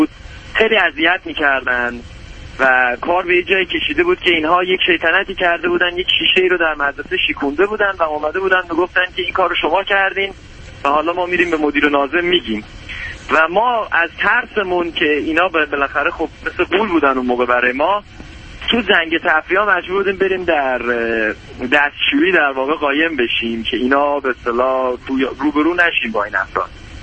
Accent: Iran; moved away as an adult; تازه از ایران مهاجرت کردم و دلیل این مهاجرت هم بیشتر این بوده که در ایران جزء یک اقلیت مذهبی خاصی بودم و من بک‌گراند خانواده پدریم بهایی

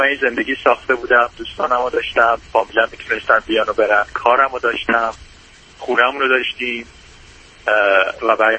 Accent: Iran; born there; ما نشنالیتیمون ایرانی هست، یعنی متولد ایران هستیم

